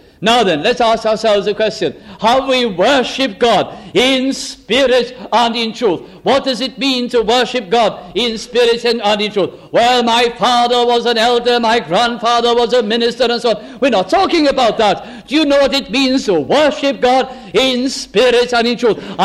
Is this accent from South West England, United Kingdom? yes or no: no; Wales, United Kingdom; As Welsh people and people that live in Wales, we are fully aware of how we love singing great and glorious hymns, either in English or in Welsh.